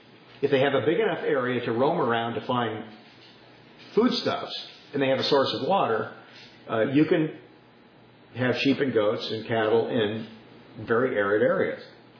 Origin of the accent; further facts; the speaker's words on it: California, United States; I was raised in California.